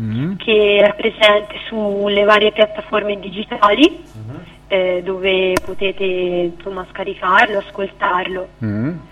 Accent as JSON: {"language": "Italian", "region": "Tuscany", "country": "Italy", "said": "ho 23 anni e vengo dalla provincia di Lucca."}